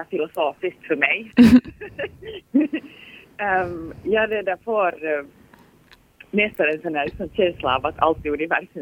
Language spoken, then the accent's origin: Swedish; Sipoo, Uusimaa, Finland; Jag cyklar en hel del liksom allt mellan ända fram liksom till Sibbo där jag kommer ifrån.